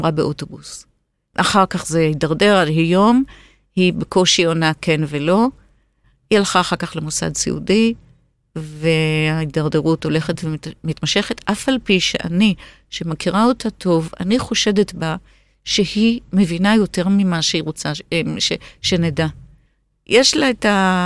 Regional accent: Kfar Saba, Central District, Israel

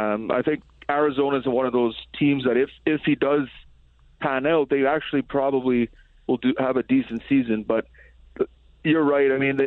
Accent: Montreal, Quebec, Canada; I'm originally from the Montreal area.

